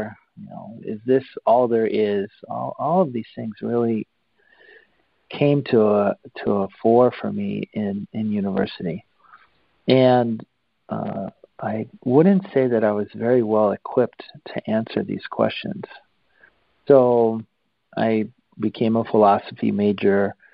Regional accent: Seattle, Washington, United States; And I was born on the West Coast. I grew up in Seattle, and I am a West Coast boy.

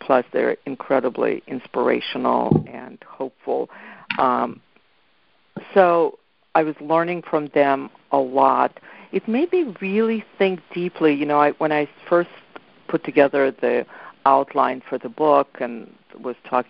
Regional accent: Ukraine; As you said, I grew up in Ukraine

